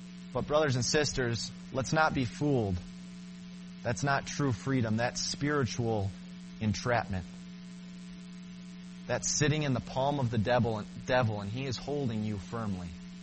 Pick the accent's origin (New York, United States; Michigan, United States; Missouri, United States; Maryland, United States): Michigan, United States; Growing up in Michigan, I quickly found one of my favorite hobbies, fishing.